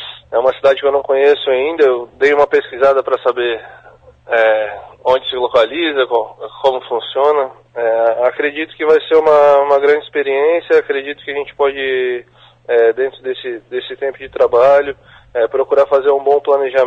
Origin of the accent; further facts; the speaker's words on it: Tubarão, Santa Catarina, Brazil; Eu sou de Santa Catarina, interior de Santa Catarina, Tubarão.